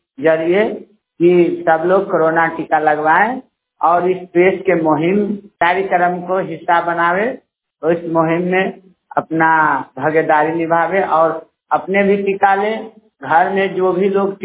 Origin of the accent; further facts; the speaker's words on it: Bihar, India; मैं जिला मधुबनी बिहार के रहने वाला हूँ।